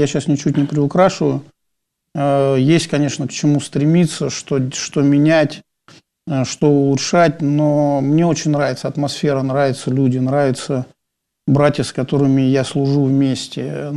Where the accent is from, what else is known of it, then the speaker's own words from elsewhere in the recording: Voronezh, Voronezh Oblast, Russia; now in Saint Petersburg, Russia; Из стольного города Воронеж, столицы Черноземья.